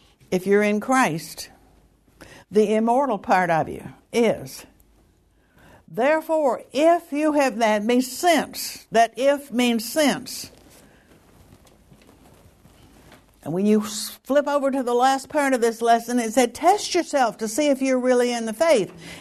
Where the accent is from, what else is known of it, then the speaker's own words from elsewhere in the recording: the South, United States; And I am an American and a Southern one too. It's a little different down here.